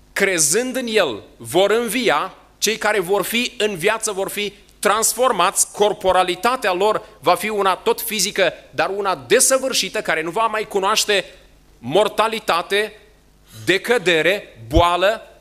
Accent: Romania; Observați, dragii mei, noi ca români, câteodată ne dezvinovățim când ni se vorbește despre păcat

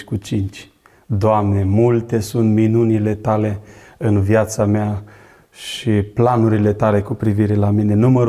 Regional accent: Bacău, Bacău County, Romania; also born or lived in Onești; now in Arad, Romania; eu vin din Bacău, m-am născut în Onești, sunt în Arad de 20 de ani aproape

